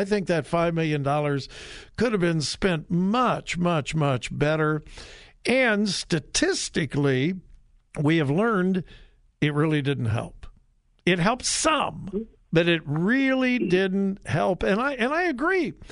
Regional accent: Ohio, United States; I just said I'm broadcasting from Columbus, Ohio. Today I am an embarrassed Ohioan.

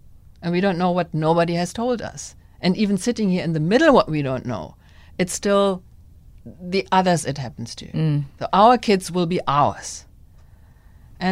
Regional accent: Germany; moved away; I mean, I maybe also because I grew up in Germany, I wasn't really so clued up about the dynamics here. And then when I moved here

